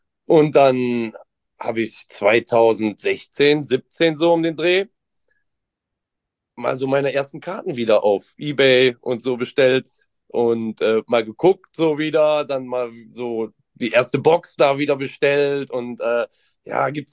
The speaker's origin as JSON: {"language": "German", "town": "Mönchengladbach", "region": "North Rhine-Westphalia", "country": "Germany", "said": "Nein, ich komme aus Mönchengladbach, tatsächlich."}